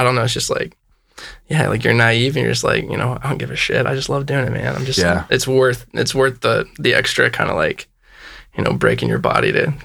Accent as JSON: {"language": "English", "town": "Dayton", "region": "Ohio", "country": "United States", "also_born_or_lived": "Cincinnati", "said": "I moved from Cincinnati. I was living there in Ohio."}